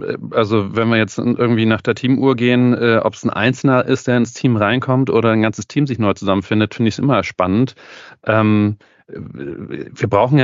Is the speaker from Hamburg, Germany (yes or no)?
yes; Hamburg, Germany; ich komme aus Hamburg.